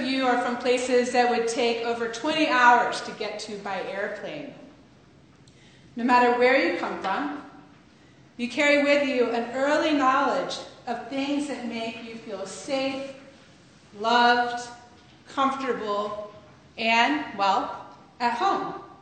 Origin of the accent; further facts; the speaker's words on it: Atlanta, Georgia, United States; I'm from Atlanta, Georgia.